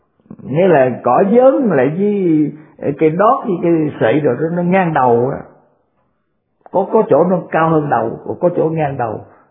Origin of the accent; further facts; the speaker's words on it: Mekong Delta, Vietnam; Tôi ở miền Tây mà, quê tôi ở miền Tây, rồi tôi đi dạy học ở Trà Vinh cũng bao nhiêu năm, cũng là thuộc về miền Tây nữa, rồi tôi ngược về Sài Gòn